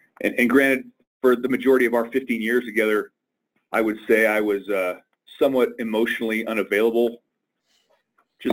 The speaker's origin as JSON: {"language": "English", "town": "Denver", "region": "Colorado", "country": "United States", "said": "from Denver here in beautiful Colorado."}